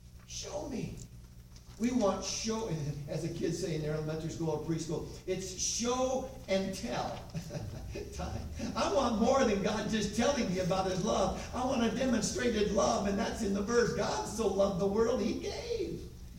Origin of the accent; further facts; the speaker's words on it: Michigan, United States; When I was at Harding University years ago, I was from Michigan